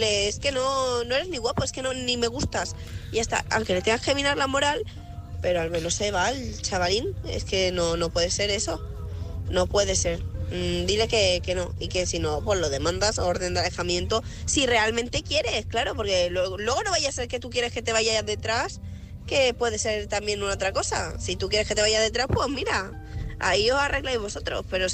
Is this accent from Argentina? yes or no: no; Mataró, Catalonia, Spain; Soy corresponsal de Mataró